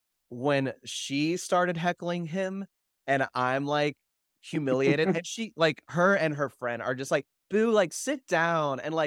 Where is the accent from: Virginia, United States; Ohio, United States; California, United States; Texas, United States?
Texas, United States; Austin; I'm from Austin. I know I look like someone who moved here to ruin it.